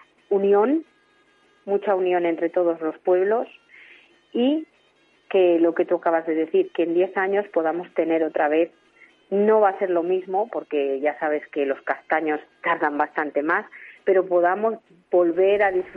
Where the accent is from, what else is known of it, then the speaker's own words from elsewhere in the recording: Ferreras, Castile and León, Spain; Mira, yo, Ferreras, y te digo Ferreras porque es mi pueblo